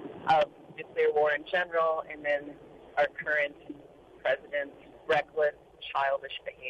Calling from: Honolulu, Hawaii, United States; I'm calling from Honolulu, Hawaii

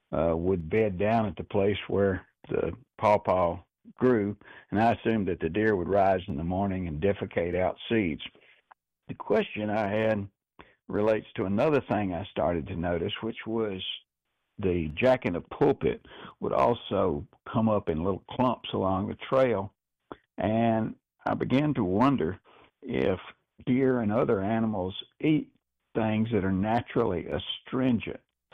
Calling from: Normandy, Tennessee, United States; I'm calling you from Normandy, Tennessee.

